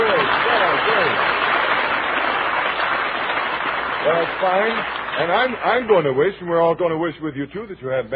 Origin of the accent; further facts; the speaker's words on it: Illinois, United States; born there; I was born in Illinois, too, so I'm a sucker, too.